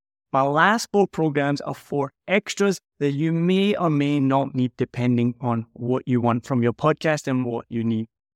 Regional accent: Scotland, United Kingdom; I'm Scottish. I don't like to spend money.

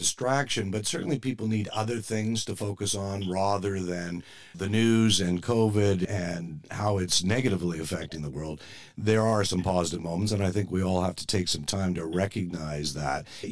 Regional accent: Toronto, Ontario, Canada; growing up in Toronto

